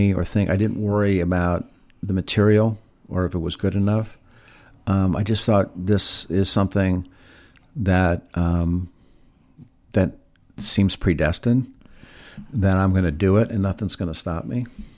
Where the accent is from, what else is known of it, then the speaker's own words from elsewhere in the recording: Ireland; maybe because I'm Irish